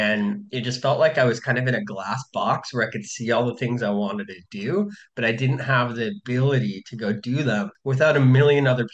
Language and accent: English; Idaho, United States; Funny enough, I'm from Idaho.